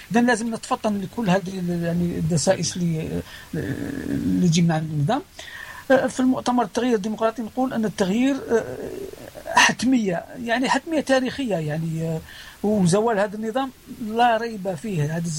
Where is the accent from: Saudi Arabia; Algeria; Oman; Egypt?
Algeria; لازم ناخدوها بالاعتبار احنا كجزائريين